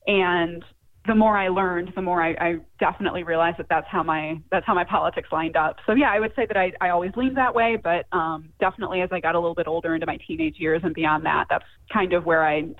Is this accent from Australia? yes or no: no; Redford, Michigan, United States; now in Livonia, United States; So I grew up in Redford, which is the next city over from Livonia, which is where I live now, the city that I represent.